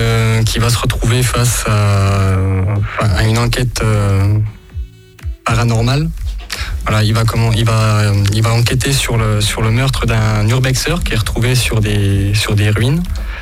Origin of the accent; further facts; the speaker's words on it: Nevers, Bourgogne-Franche-Comté, France; Alors moi, je suis de Nevers et j'ai suivi aucune étude dans ce domaine-là.